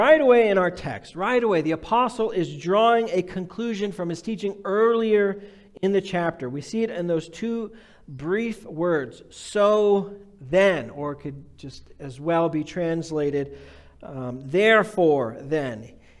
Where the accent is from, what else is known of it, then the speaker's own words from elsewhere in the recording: United States; So we can have pride in being American, I think.